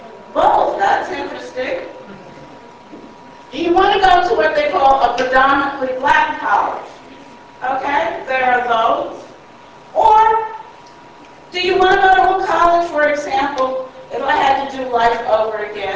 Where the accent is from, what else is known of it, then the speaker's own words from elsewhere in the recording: New York City, New York, United States; I came from New York City, where nobody owns, you know, even adults don't own cars.